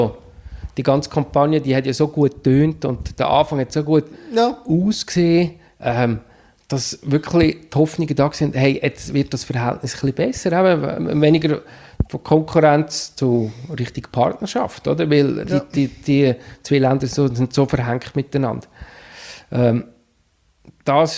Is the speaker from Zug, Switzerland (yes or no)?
yes; Steinhausen, Zug, Switzerland; also born or lived in Mexico / Spain; im April 2010 zurück in die Schweiz gekommen. Und wie das Schicksal so will, wieder in Steinhausen, im Dorf, wo ich aufgewachsen bin.